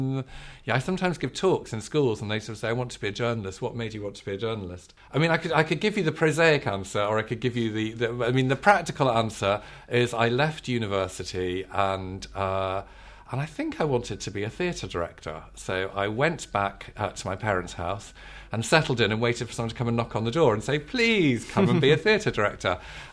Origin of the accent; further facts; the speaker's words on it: Birkenhead, North West England, United Kingdom; I was brought up in Birkenhead, near Liverpool. My mother was of Irish origin, so big Catholic family.